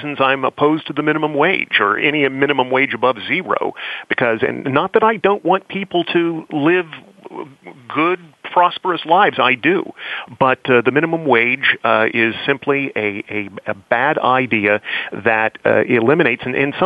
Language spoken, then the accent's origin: English; Findlay, Ohio, United States; working at a commercial radio station in my hometown of Findlay, Ohio